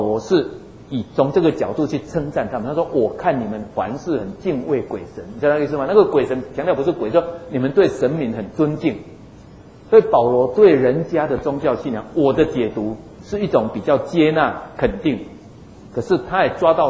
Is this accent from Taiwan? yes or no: yes; Taiwan; 那这个其实华人不是也这样吗？我们台湾人不是也这样吗？